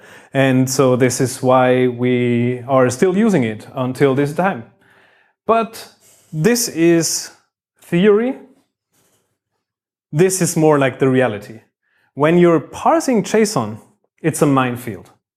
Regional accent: Bavaria, Germany; English is a second language; now in Düsseldorf, Germany; I work in Düsseldorf. I come from Bavaria.

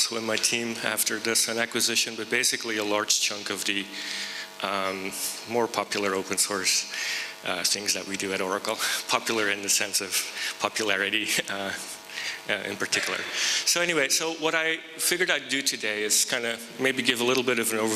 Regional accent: Belgium; now in United States; Originally from Belgium, I moved it to the US in 97.

